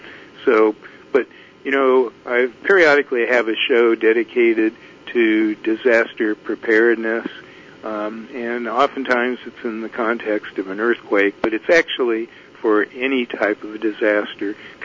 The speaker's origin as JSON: {"language": "English", "town": "Palos Verdes", "region": "California", "country": "United States", "tie": "born or raised there", "said": "Now, I know I grew up in Palos Verdes, and over by Portuguese Bend, where I guess it's Palos Verdes Drive East, the road is really moving"}